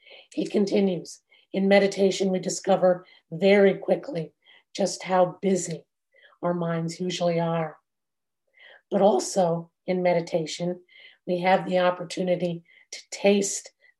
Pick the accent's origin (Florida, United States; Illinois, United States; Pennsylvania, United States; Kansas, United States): Florida, United States; I grew up in South Florida, so I remember vividly when the center or the eye of the hurricane was passing over.